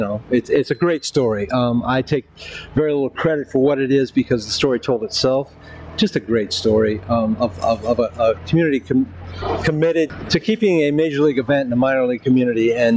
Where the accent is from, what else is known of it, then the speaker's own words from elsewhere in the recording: East Moline, Illinois, United States; born there; I was born in East Moline, which, by the way, is one of the Quad Cities.